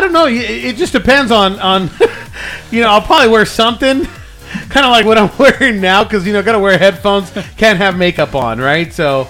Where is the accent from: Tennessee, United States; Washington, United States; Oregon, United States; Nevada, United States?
Nevada, United States; Carson City; Growing up in Carson City, Halloween was always the day before October 31st